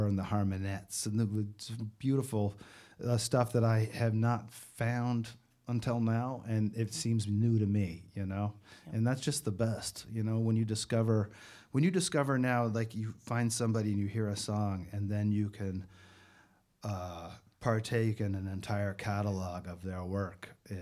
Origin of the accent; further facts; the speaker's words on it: Idaho, United States; like I grew up in Northern Idaho, and I just was never in a community that had like a great connection.